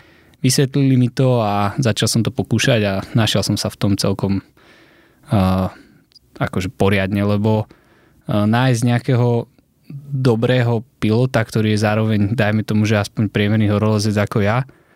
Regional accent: Kremnica, Banská Bystrica Region, Slovakia; born or raised there; also born or lived in Stará Ľubovňa

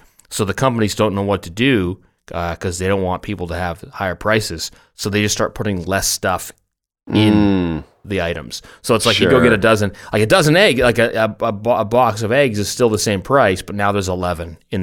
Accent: Richmond, British Columbia, Canada; I grew up in Richmond as well

